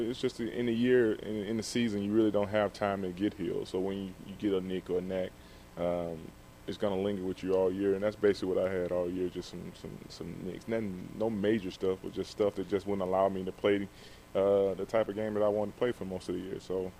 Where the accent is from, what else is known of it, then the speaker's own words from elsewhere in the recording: Alabama, United States; You know, I grew up in Alabama. I grew up around NASCAR.